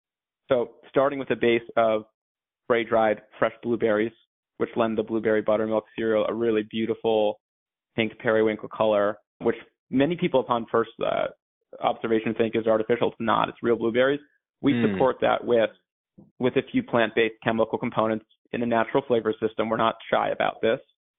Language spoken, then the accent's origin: English; Brooklyn, New York, United States; You know what my parents fed me when I was a kid growing up in Brooklyn was Häagen-Dazs coffee chip.